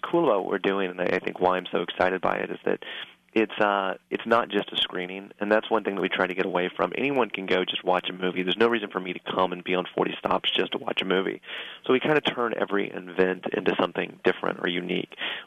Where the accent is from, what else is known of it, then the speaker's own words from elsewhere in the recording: Kansas, United States; when I was growing up in Kansas, that was the theater that my mom would take me to for double features on Saturday afternoons.